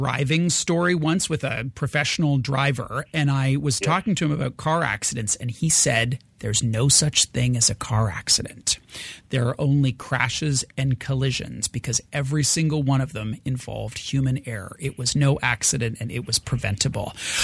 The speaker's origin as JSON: {"language": "English", "country": "Canada", "said": "We're Canadian. We apologize for, you know, when they bump into us walking down the street."}